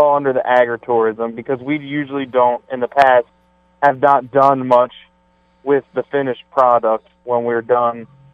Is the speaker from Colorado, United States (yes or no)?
no; Woodbine, Maryland, United States; from Woodbine, Maryland.